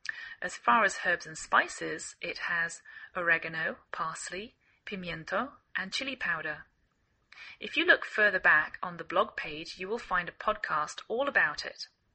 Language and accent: English; England, United Kingdom; now in United States